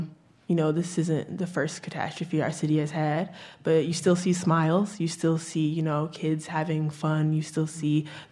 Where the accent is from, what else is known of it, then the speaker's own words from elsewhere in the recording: Flint, Michigan, United States; Still to this day, when people hear that I'm from Flint, the first question they ask is, you know, how's the water?